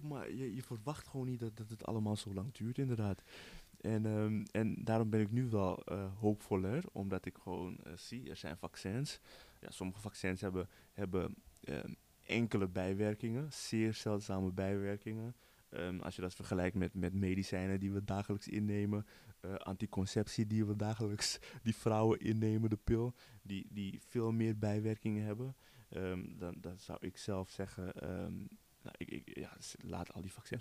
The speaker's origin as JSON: {"language": "Dutch", "country": "Netherlands", "said": "we zijn Nederland, we zijn Nederlanders, maar de grenzen vervagen."}